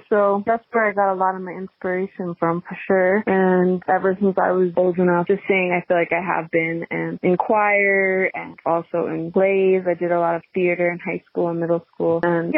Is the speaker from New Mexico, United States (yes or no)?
no; New York, United States; It's a local band where I grew up on Long Island, New York.